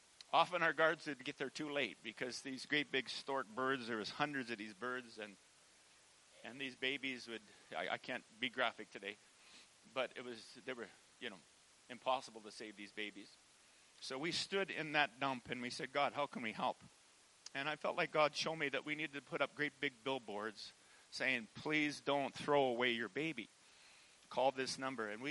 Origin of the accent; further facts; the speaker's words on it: Canada; as a Canadian farm boy, you just never heard of things like that.